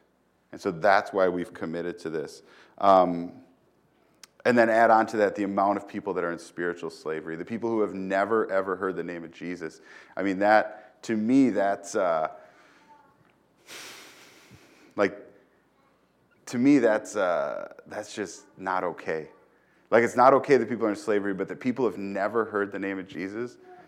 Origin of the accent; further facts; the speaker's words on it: Wisconsin, United States; I grew up in Wisconsin, and it's hard for us as we're in Wisconsin to hear that statement and think that to be true, right?